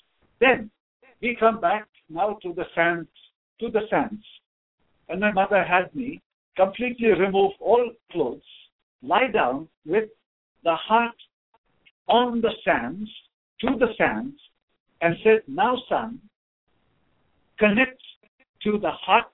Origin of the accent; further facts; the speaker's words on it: Andaman and Nicobar Islands, India; growing up in the Andaman Islands, this is beautiful archipelago of islands between the mainland of India and Thailand.